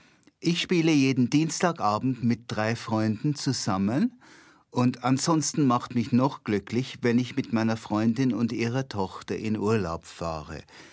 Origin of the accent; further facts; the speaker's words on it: Birmingham, West Midlands, United Kingdom; German is a second language; now in Wiener Neustadt, Austria; Ich lebe in Wiener Neustadt in der Nähe von Wien in Österreich. Ursprünglich komme ich aus England. Ich bin in Birmingham aufgewachsen.